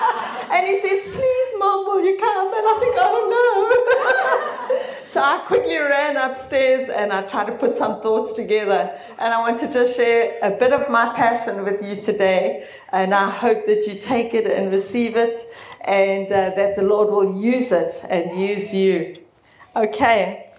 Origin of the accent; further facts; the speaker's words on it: Durban, KwaZulu-Natal, South Africa; I grew up in Durban. In a family that went to church faithfully and regularly, but I didn't know the Lord personally. And I grew up on the Bluff.